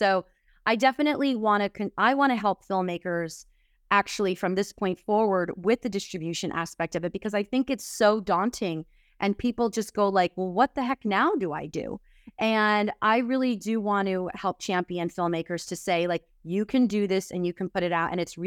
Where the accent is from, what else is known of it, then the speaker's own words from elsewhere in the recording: New Jersey, United States; And I think I grew up in New Jersey. So for me, going into New York City and seeing theater all the time was such a huge deal.